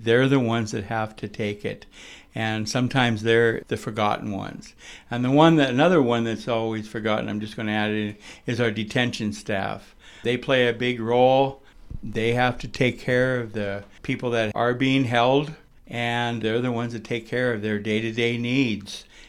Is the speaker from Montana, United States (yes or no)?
yes; Wolf Point, Montana, United States; moved away as an adult; now in Sidney, United States; No, I'm originally from Wolf Point. After getting out of college, I came here in 1974. And I've been here ever since, and I've raised my family here.